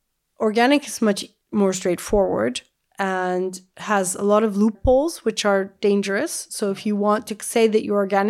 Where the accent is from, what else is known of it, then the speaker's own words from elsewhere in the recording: Manhattan, New York, United States; the only biodiversity I had was pigeons and rats and cockroaches in Central Park and all of that for growing up in Manhattan.